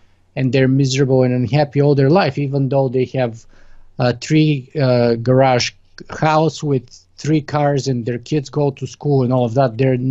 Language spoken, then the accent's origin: English; Bulgaria; I grew up in the Eastern Bloc. I grew up in communist Bulgaria